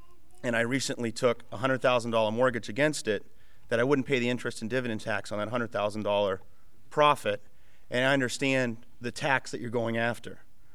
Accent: Farmington, United States; am from the southern part of the state. I'm from Farmington. I actually share a Senate district with Conway

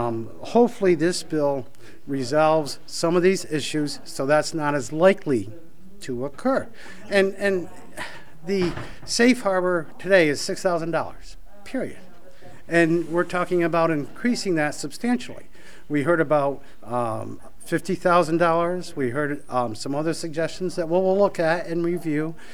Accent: Gorham, New Hampshire, United States; Coas District 3. I'm from Gorham.

